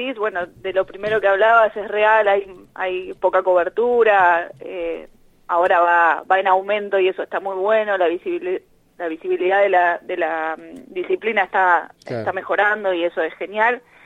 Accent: Tandil, Buenos Aires Province, Argentina; now in La Plata, Argentina; yo tengo 28 años, hace bastante tiempo que jugué al fútbol. Yo soy de Tandil, arranqué en Tandil de chiquitita, entonces jugué en Tandil, bueno, mucho tiempo, vine acá a La Plata a jugar la Liga de La Plata

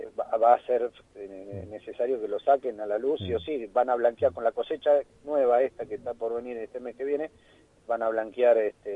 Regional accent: Lanús, Buenos Aires Province, Argentina; Por ejemplo, yo soy de Lanús, en el centro de Lanús un alquiler que se paga mucha plata

